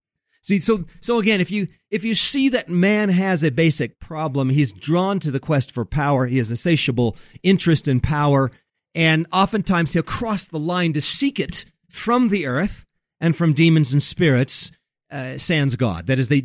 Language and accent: English; Japan; I was raised in Japan, where this kind of thing was pretty common.